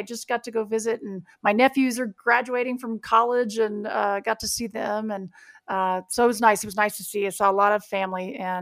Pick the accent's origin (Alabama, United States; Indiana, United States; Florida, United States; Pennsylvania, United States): Indiana, United States; Tell City; So that's about as close as most people have gotten to Tell City, Indiana.